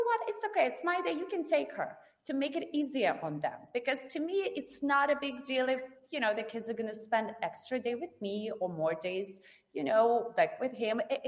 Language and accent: English; Moscow, Russia; English is a second language; Because I grew up in Russia, in Moscow.